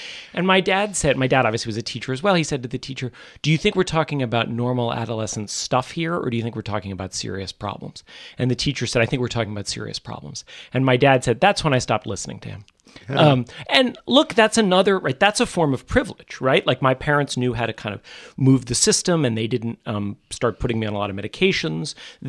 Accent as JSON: {"language": "English", "region": "New York", "country": "United States", "tie": "born or raised there", "also_born_or_lived": "Manhattan", "said": "As a really little kid, I was born in Manhattan. I'm a third generation born in New York City, but then mostly grew up out in the suburbs."}